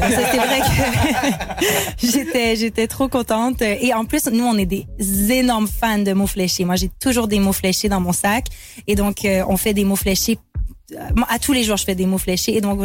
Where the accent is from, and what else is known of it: Quebec, Canada